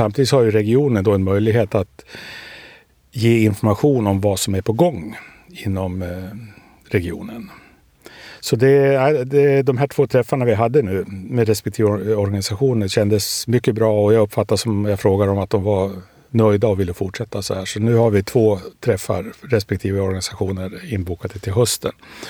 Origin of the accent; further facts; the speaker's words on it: Rönnby, Blekinge, Sweden; vi hade en SSU-klubb ute på Rönnby där jag är uppvuxen då. Från 12-årsåldern tills jag flyttade hemifrån vid drygt 20-24.